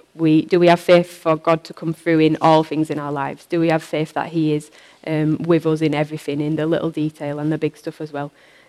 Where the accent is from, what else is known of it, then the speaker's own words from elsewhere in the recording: Yorkshire and the Humber, United Kingdom; accent: Yorkshire; moved away as an adult; also born or lived in Preston / Shrewsbury; As you can probably tell, I'm not from Blackpool. My accent is a little bit that way in Yorkshire. And I've lived kind of across the country, really, since I was 18. I moved to Preston. And then after living in Preston, I moved to Shrewsbury